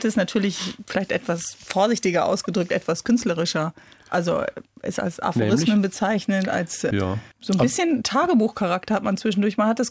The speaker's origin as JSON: {"language": "German", "region": "Bremen", "country": "Germany", "tie": "born there", "said": "Aber geboren sind wir beide in Bremen."}